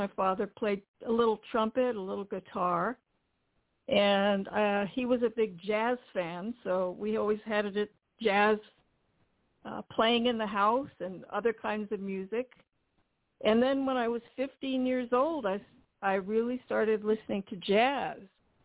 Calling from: Pasadena, California, United States; I'm calling from Pasadena, California.

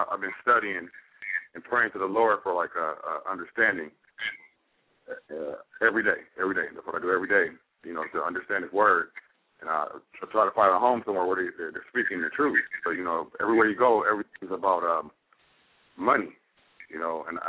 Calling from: Los Angeles, California, United States; I'm from Los Angeles, California.

